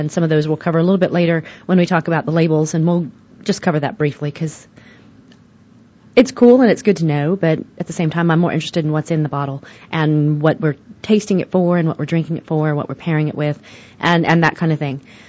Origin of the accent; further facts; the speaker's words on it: Midwest, United States; I grew up in the Midwest.